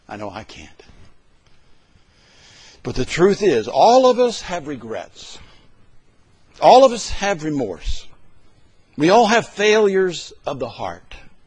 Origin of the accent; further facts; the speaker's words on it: the South, United States; I'm from the South, Lord, and I'm a little prejudiced there.